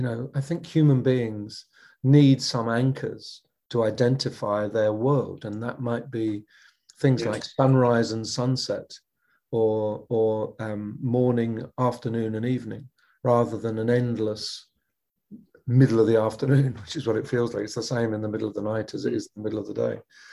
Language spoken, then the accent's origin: English; Australia; As an Australian citizen, to be treated like we've been treated